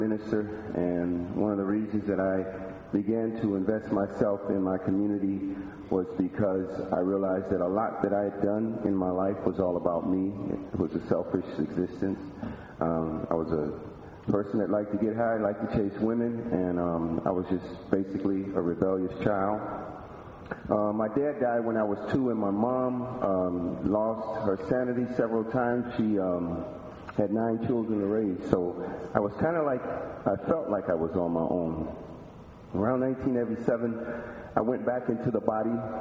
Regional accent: Chicago, Illinois, United States; also born or lived in Mississippi; I live in Rogers Park. I'm originally from Mississippi, west side and south side of Chicago. Was born and raised on the west side of Chicago.

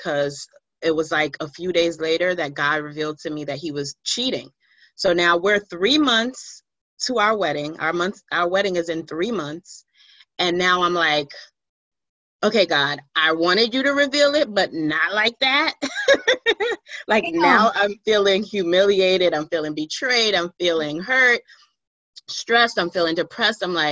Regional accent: Beaufort, South Carolina, United States; now in New York, United States; I live in Manhattan, New York. I was raised in Beaufort, South Carolina, and then I came back to New York. I've been here now for 25 years.

